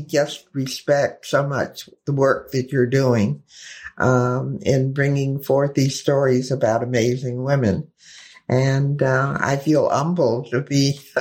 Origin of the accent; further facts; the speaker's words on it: Albany, Georgia, United States; Well, certainly, I grew up, I was born in Georgia and grew up in Albany, Georgia.